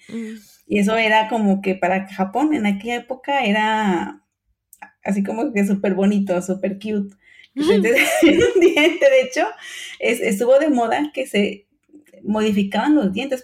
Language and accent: Spanish; Torreón, Coahuila, Mexico; yo soy mexicana, nacida en Torreón, Coahuila, 100% lagunera